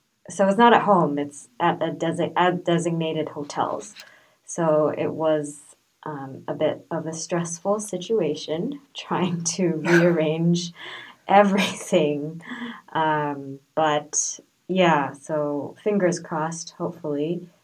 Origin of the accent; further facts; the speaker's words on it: Hong Kong; now in South Korea; So I have plans to travel back to my hometown, which is Hong Kong.